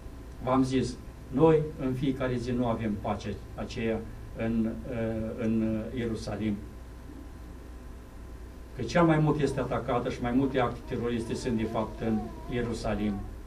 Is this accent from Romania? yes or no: yes; Romania; now in Israel; familia mea, dar eu sunt român, deci soția este evreică